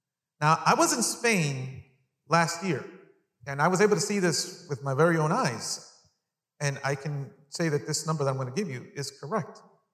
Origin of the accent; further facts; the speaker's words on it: Long Island, New York, United States; So I grew up in New York. Middle school, high school, my brother's here. He's the same thing. And we grew up in Long Island.